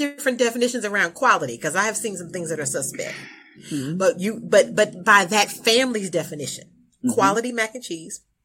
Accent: Louisiana, United States; Some got lost in translation because I'm from Louisiana and I feel like we the blackity is black. Like from the Delta, from Louisiana, like we it.

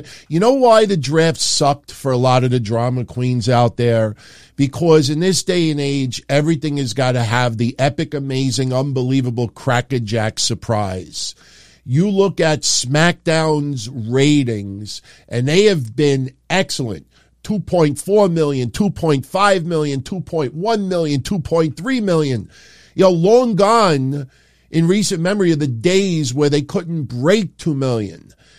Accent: New York, United States; You know, I'm from New York my entire life.

